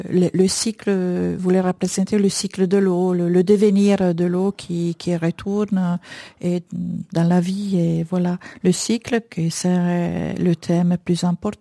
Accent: Italy; French is a second language; Moi, je suis italienne.

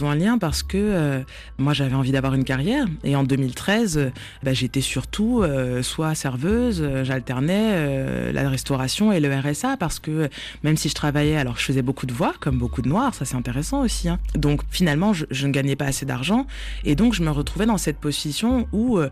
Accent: France; now in Montreal, Canada; Moi, au Québec, je suis une Française, avant d'être une Noire.

